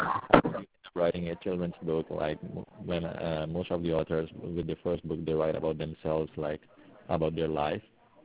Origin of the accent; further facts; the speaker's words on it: Turkey; English is a second language; moved away as an adult; now in New York, United States; Originally, I'm from Turkey, but I ended up for my master's degree here in the States, and now I've got this job.